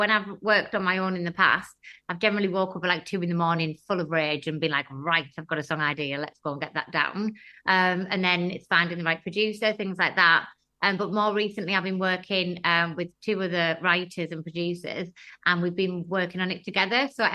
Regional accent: Teesside, North East England, United Kingdom; I'm from Teesside

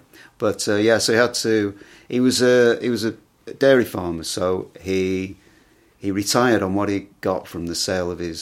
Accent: North West England, United Kingdom; moved away as an adult; I'm from North Lancashire. Came here to university a very, very long time ago. Yeah. But yeah, I was born in North Lancashire.

